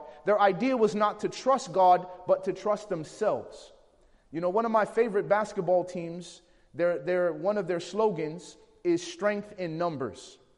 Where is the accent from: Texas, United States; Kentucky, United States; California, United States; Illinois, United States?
Illinois, United States; Chicago; I grew up in Chicago, and there was a time where the Sears Tower was the tallest building in the world.